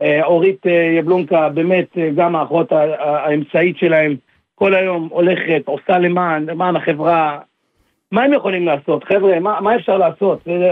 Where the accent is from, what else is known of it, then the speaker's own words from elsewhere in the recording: Tel Aviv, Tel Aviv District, Israel; אז אני בתל אביב גדלתי, נולדתי